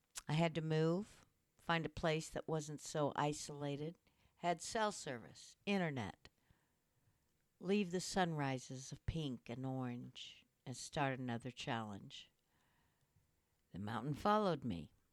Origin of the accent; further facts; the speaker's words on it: Midwest, United States; I was raised in the Midwest, an only child. Given many opportunities others in my area didn't have, the land was flat, easy paths to hike and play.